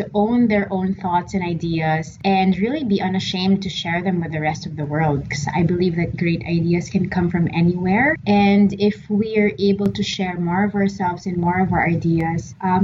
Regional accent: Manila, Metro Manila, Philippines; from Manila in the Philippines.

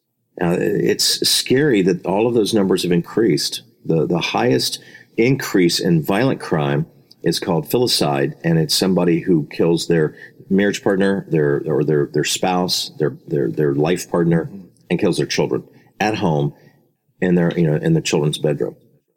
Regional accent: Orlando, Florida, United States; Orlando, Central Florida, my hometown, you never had to pay attention to your surroundings.

